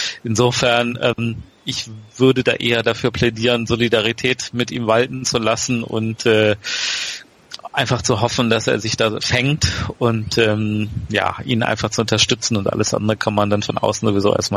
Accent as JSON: {"language": "German", "region": "Bremen", "country": "Germany", "said": "Und als Bremer weiß ich auch"}